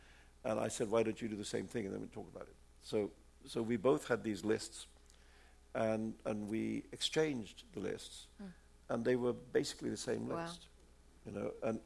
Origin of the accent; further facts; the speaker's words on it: India; first language Urdu; English is a second language; I mean, I'm not Iranian. I'm from India. I don't speak Farsi.